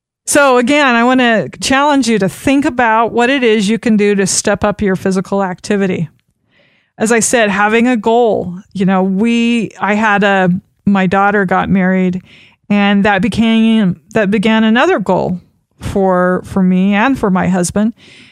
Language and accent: English; Idaho, United States; Because I was born and raised in Idaho.